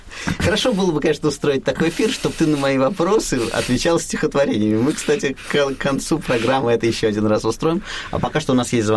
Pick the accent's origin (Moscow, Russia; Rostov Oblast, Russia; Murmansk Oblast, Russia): Moscow, Russia; Я-то чистопрудный.